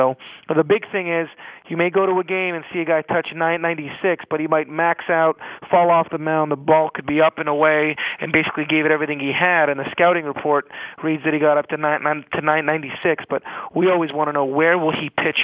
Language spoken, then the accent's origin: English; Canada; our scouting director's Canadian, I'm Canadian